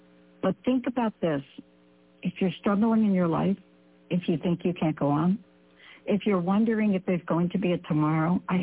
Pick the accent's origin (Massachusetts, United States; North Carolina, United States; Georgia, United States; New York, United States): New York, United States; Bronx; You know, myself growing up in a prosperous environment as a young kid, growing up in the projects, growing up in the Bronx